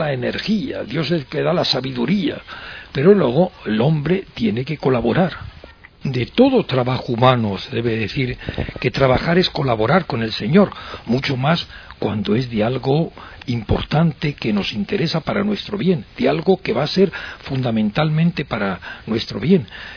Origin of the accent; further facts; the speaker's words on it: Burgos, Castile and León, Spain; como la de mi tierra, por ejemplo, en Burgos